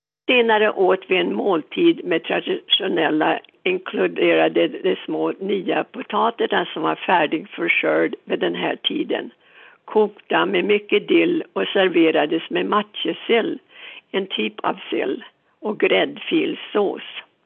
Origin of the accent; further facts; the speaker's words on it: Sweden; Midsommar var min favorithelg när jag växte upp i Sverige.